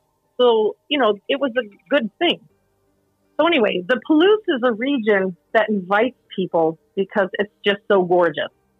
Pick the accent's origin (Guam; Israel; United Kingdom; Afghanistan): Guam; I'm from Guam, and my entire life, I've just wanted to go to New York City and be just like the girl from The Devil Wears Prada.